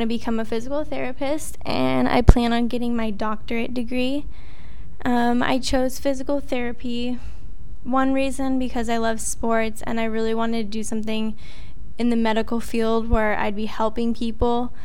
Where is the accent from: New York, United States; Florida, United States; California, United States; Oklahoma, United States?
California, United States; Irvine; I grew up in Irvine with my family.